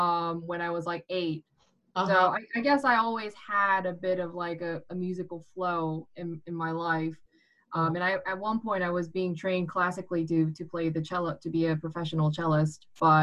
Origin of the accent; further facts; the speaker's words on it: South Korea; I'm from South Korea.